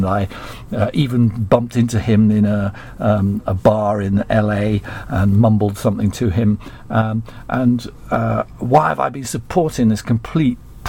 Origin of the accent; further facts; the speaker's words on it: England, United Kingdom; it might help to explain how I was quite fearful going and talking to Frank as someone English who was a music writer.